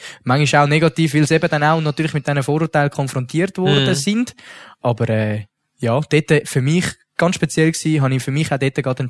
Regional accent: Gommiswald, St. Gallen, Switzerland; in Gomiswald, dort, wo ich herkomme und wo ich auch heute noch wohne, das ist mega konservativ dort.

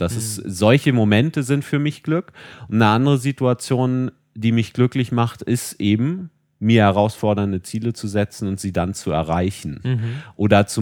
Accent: Kiel, Schleswig-Holstein, Germany; born there; komm gebürtig aus Kiel

